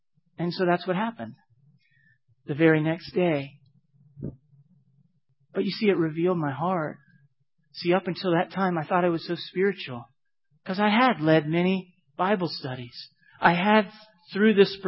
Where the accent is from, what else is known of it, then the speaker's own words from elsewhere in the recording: Florida, United States; I remember distinctly, I'd be outside, and I'm from Florida. It wouldn't get dark to about 9 o'clock